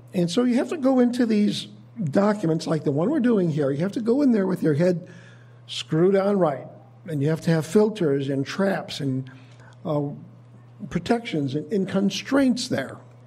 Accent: Fulton, Missouri, United States; from Fulton, Missouri.

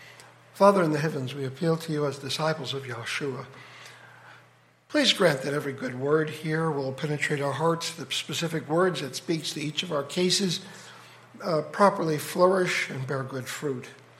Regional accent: Fulton, Missouri, United States; from Fulton, Missouri.

